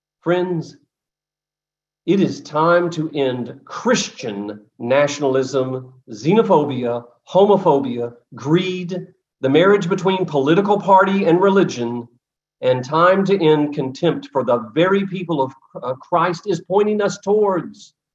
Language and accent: English; the South, United States; Y'all, I was born and raised in the South.